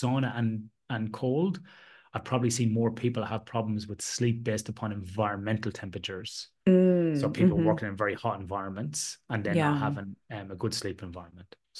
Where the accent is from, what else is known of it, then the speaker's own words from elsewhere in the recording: Ireland; I had enough cold growing up in Ireland